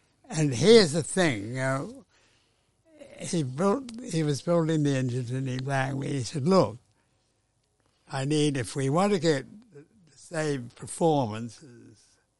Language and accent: English; England, United Kingdom; I came from England. I mean, in London, Tatler magazine had it down on my penthouse there